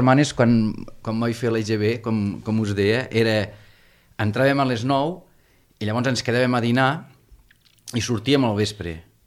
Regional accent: Falset, Catalonia, Spain; jo vaig néixer a Falset. I, evidentment, la meva infantesa va transcorrer a Falset.

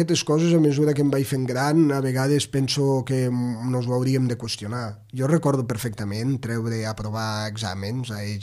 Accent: Barcelona, Catalonia, Spain; born there; A veure, jo soc, el carnet d'identitat hi diu que vaig néixer a Barcelona

